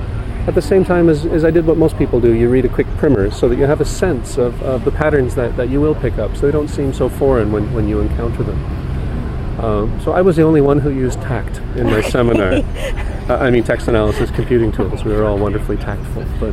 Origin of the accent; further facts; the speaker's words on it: Edmonton, Alberta, Canada; I grew up in Edmonton, which is a far way, especially if you go back to 20, 30 years ago, a very far way even by air from larger centers where conferences then would take place.